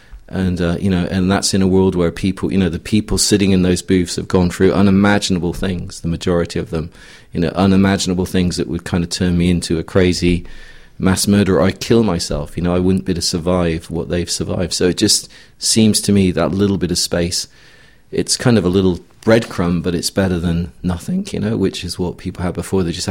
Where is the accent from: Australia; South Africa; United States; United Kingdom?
United Kingdom; England; I'm from England.